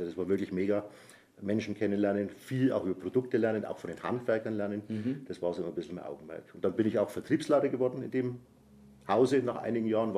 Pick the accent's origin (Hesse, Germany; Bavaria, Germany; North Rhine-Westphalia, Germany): Bavaria, Germany; Naila; born there; also ursprünglich bin ich in Naila geboren.